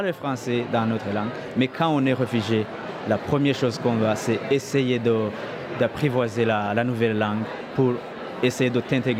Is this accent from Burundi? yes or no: yes; Burundi; moved away as an adult; je suis Burundais d'origine. J'ai fui mon pays parce que j'ai été persécuté en tant que leader étudiant.